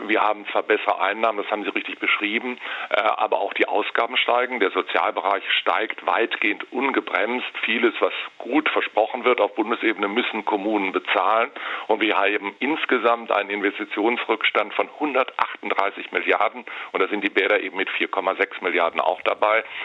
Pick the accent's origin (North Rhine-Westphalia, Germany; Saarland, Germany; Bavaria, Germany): North Rhine-Westphalia, Germany; Bonn; wenn ich meine Heimatstadt Bonn anschaue